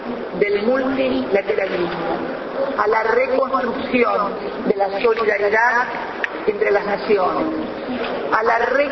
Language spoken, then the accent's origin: Spanish; Argentina; Residen en mi país uruguayos, paraguayos, bolivianos